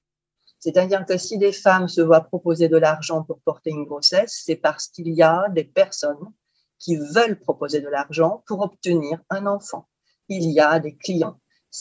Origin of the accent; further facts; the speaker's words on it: Romania; now in France; aussi bien je l'ai été en Roumanie, qui est mon pays d'origine, et en France.